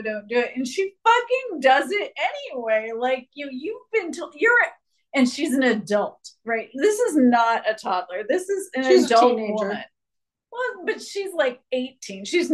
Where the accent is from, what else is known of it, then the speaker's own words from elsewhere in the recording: Savannah, Georgia, United States; we are from Savannah.